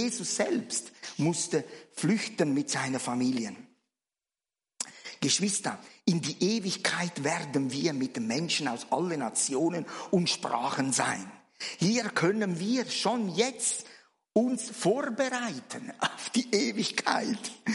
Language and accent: German; Switzerland; So ein Stück weit ist unsere Kultur als Schweizer schon Referenz.